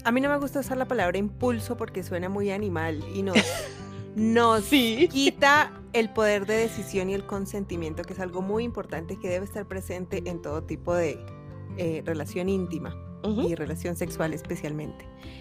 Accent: Colombia; Bueno, yo soy de Colombia, yo soy educadora sexual.

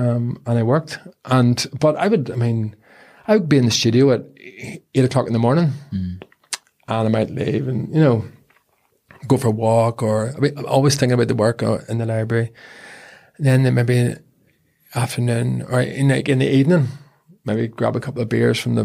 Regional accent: Belfast, Northern Ireland, United Kingdom; growing up in Belfast in the 80s and 90s

